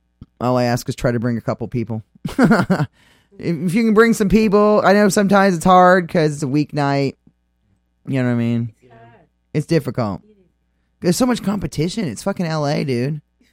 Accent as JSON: {"language": "English", "region": "Texas", "country": "United States", "tie": "born or raised there", "said": "because I grew up in Texas from 6 to 13, so I kind of like always wanted to go back south"}